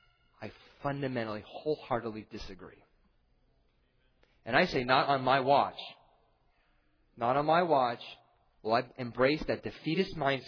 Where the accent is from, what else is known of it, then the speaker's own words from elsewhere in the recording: Baltimore, Maryland, United States; also born or lived in Philadelphia; And I grew up on the East Coast. Baltimore, Philadelphia.